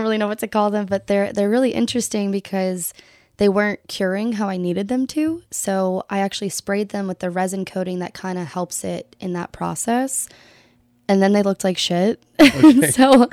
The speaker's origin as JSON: {"language": "English", "region": "the South", "country": "United States", "tie": "born or raised there", "lives_now": "Savannah, United States", "said": "Usually when people ask me that, the quick answer is the South, just because I kind of hopped around a little bit. But the South as a whole"}